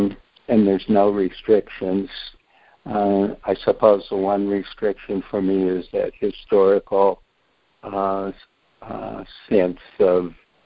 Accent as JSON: {"language": "English", "region": "California", "country": "United States", "tie": "born or raised there", "said": "I grew up in California, and when I was younger, I was surfing quite a lot."}